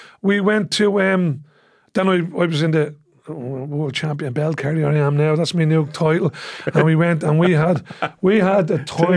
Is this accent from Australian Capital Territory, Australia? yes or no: yes; Canberra, Australian Capital Territory, Australia; And I'm going, am I all right? I'm from Canberra.